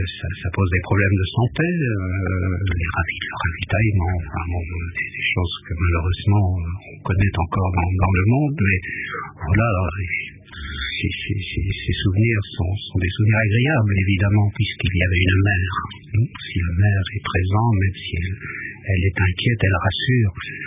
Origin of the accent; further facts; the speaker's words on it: Liège, Wallonia, Belgium; Je suis né en Belgique, mais plus particulièrement à Liège.